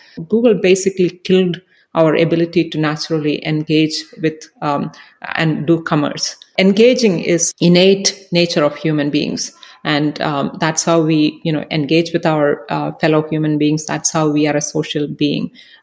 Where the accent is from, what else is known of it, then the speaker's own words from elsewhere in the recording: India; I grew up in India.